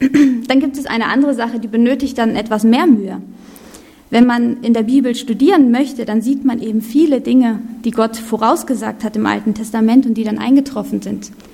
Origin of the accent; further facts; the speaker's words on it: Germany; Wir sind ja in Deutschland. Wir sind Deutsche und wir mögen es gerne schwarz auf weiß.